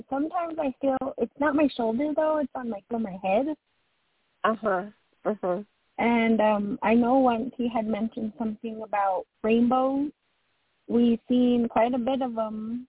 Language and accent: English; New Mexico, United States; New Mexico.